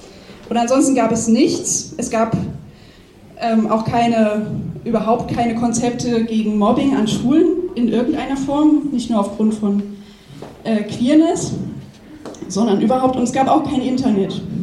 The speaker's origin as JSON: {"language": "German", "town": "Erfurt", "region": "Thuringia", "country": "Germany", "tie": "born or raised there", "said": "Und ich bin in Erfurt geboren und aufgewachsen und in den 90er Jahren und Anfang der 2000er Jahre war das ziemlich beschissen."}